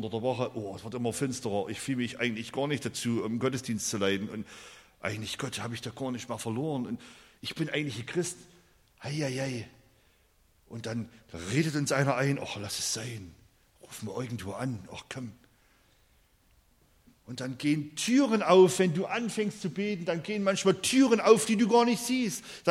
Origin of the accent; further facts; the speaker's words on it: Saxony, Germany; Also zähle ich als Erzgebirgler 1 und 1 zusammen.